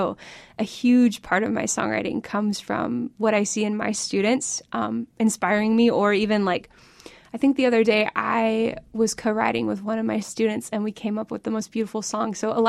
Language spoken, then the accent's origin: English; Cincinnati, Ohio, United States; So I grew up playing jazz guitar, and I grew up playing in Cincinnati.